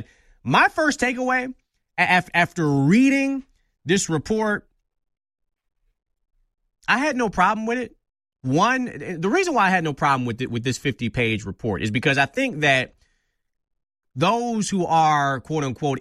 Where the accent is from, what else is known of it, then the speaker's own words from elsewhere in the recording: Detroit, Michigan, United States; which I played, by the way, growing up in Detroit.